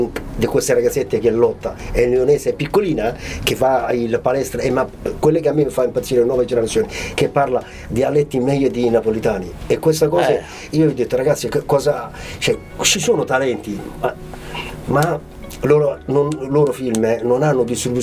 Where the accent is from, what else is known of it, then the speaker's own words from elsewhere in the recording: Djibouti; io sono di Djibouti, Corno d'Africa, la Somalia francese